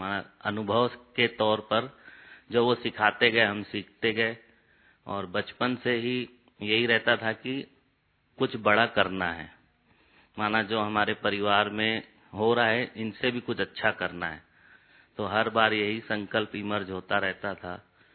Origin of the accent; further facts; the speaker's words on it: Bilaspur, Chhattisgarh, India; और लौकिक में छत्तीसगढ़ बिलासपुर से हैं और बिलासपुर में ही हमारा जन्म हुआ और सिंधी परिवार के थे तो बहुत माना बड़ी फैमिली थी, चाचा दादा दादी सब इकट्ठे ही सारे परिवार में रहते थे